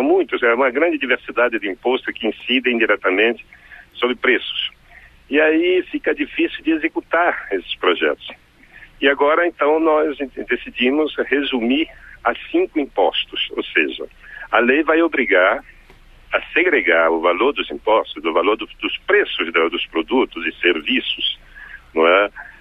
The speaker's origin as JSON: {"language": "Portuguese", "region": "Amapá", "country": "Brazil", "said": "lá do meu estado, Amapá."}